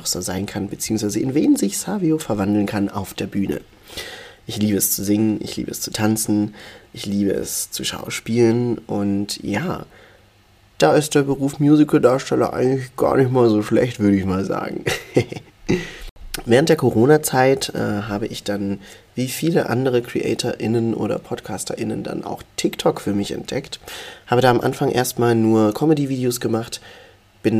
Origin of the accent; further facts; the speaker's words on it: Baden-Württemberg, Germany; also born or lived in Nairobi, Kenya; Ich wurde dann mit 13 Monaten adoptiert und bin in einer Kleinstadt in Baden-Württemberg im Schwarzwald-Baar-Kreis aufgewachsen.